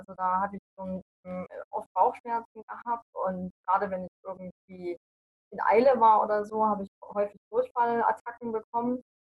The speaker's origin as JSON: {"language": "German", "town": "Munich", "region": "Bavaria", "country": "Germany", "tie": "born or raised there", "said": "Geboren und aufgewachsen bin ich in München"}